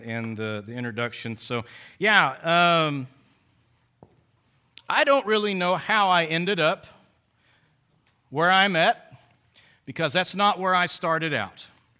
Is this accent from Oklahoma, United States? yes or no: yes; Holdenville, Oklahoma, United States; I grew up in Holdenville. I've been in Oklahoma most of my life.